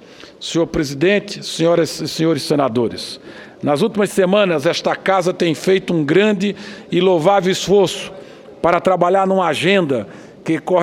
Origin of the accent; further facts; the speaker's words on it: Pernambuco, Brazil; Em Pernambuco, estado de onde venho